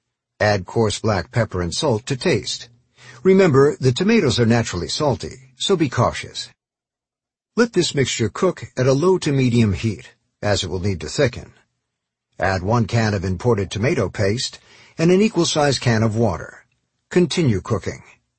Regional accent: Connecticut, United States; I grew up in the Connecticut suburbs of New York City, in a working-class family that's half Italian.

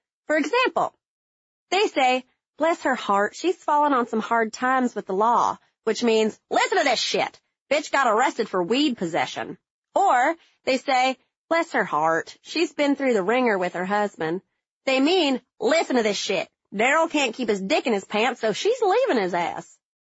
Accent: North Carolina, United States; tons of small vineyards have begun popping up in my hometown area and the county surrounding it. And thank the God of Grigio, because when I was growing up, Yadkin County was drier than my cooter

